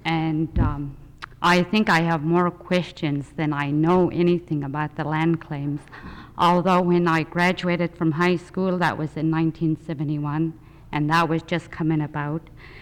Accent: Hughes, United States; I'm originally from Hughes, and I hate to speak after Catherine because she's such a good speaker.

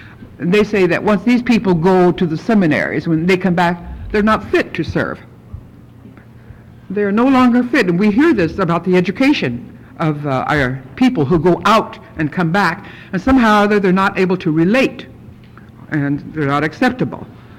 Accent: Oklahoma, United States; And so, as I mentioned, I came from Oklahoma, and I look at my own particular Indian Mission Conference.

